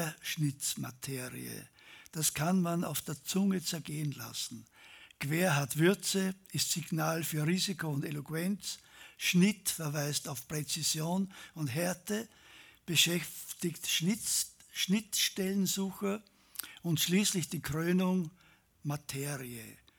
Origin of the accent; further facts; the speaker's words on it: Upper Austria, Austria; accent: Innviertel dialect; weil der Innviertler Dialekt, also ich komme aus dem Innviertel, das einmal früher bayerisch war und das in den 70er Jahren des 18. Jahrhunderts zu Österreich gekommen ist. Das ist ja ein ländlicher Dialekt